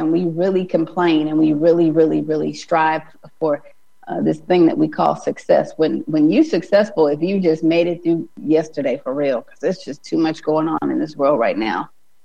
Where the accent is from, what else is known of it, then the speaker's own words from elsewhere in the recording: Alaska, United States; I just can't even put into words how cold it is. And I'm from Alaska.